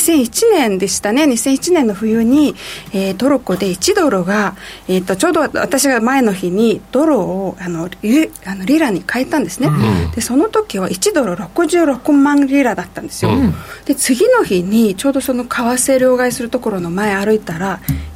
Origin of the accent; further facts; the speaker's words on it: Mongolia; Japanese is a second language; now in Japan; はい、モンゴル出身です